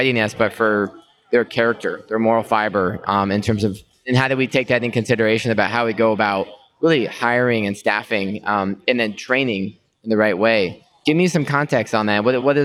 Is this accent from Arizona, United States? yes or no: no; Chicago, Illinois, United States; what you're doing in your department at Lambton Shores Fire Rescue in Canada to what's going on in my hometown, Chicago FD